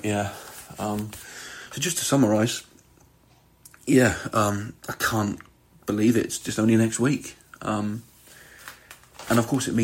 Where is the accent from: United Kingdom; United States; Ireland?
United Kingdom; South West England; So I am from Cornwall. So they played one of their last ever gigs here in Cornwall.